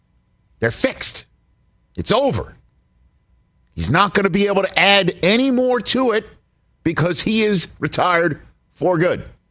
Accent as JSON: {"language": "English", "town": "New York City", "region": "New York", "country": "United States", "said": "New York fans, I'm from New York City."}